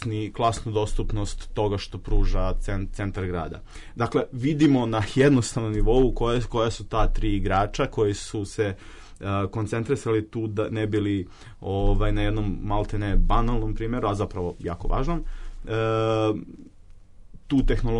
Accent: Obrenovac, Belgrade, Serbia; Dakle, ako ste sa periferije, evo ja jesam, ja dolazim iz Obrenovca

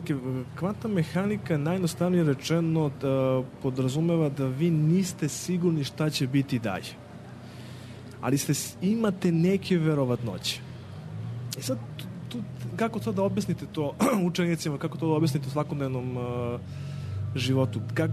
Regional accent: Zaječar, Zaječar District, Serbia; Ja sam iz Zaječara, nagrade iz Zaječara, ja sam prvi Zaječarac koji je dobio tu nagradu

